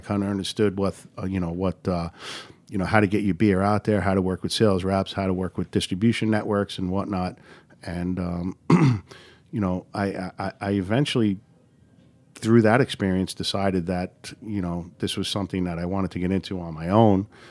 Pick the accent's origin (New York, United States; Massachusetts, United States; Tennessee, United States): New York, United States; Bayside; Yeah, Bayside, Flushing. I grew up, I went to high school in Flushing.